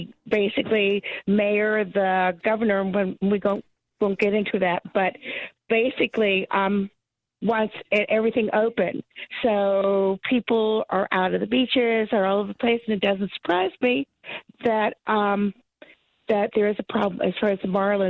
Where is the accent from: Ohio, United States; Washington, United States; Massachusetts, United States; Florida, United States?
Florida, United States; Miami; I'm originally was born and raised in Miami